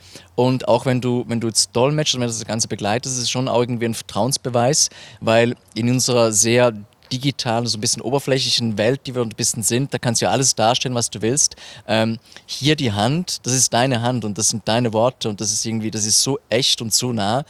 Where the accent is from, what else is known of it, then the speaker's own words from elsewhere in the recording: Thurgau, Switzerland; in meinem Heimatkanton, im schönen Kanton Thurgau